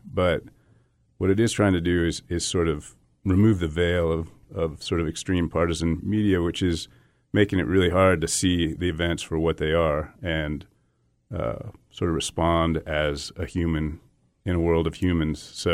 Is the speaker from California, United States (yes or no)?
yes; San Francisco, California, United States; And we're both from San Francisco, which is very biased in one direction.